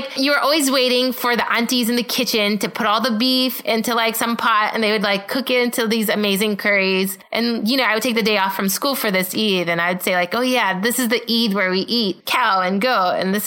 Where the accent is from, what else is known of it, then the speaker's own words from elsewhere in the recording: California, United States; so I grew up in Southern California. I actually grew up in the burbs where there's a lot of cows because it was dairy farms.